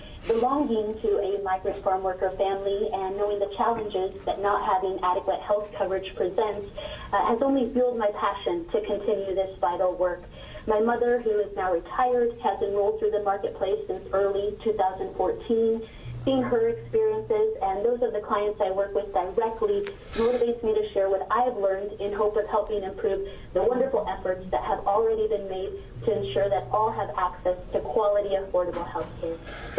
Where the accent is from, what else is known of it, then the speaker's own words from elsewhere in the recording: Ontario, Oregon, United States; I grew up and live in Ontario, located in Mauser County, rural eastern Oregon.